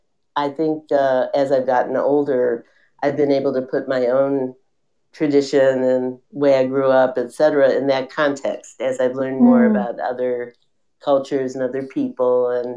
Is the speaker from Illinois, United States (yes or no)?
yes; Chicago, Illinois, United States; I was born and raised in Chicago, and I grew up in a Jewish neighborhood. I'm Jewish and was raised in a very fairly traditional way.